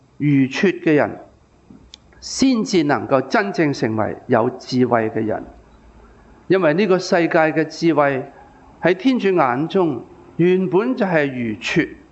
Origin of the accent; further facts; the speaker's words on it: Hong Kong; 不过我们都是香港人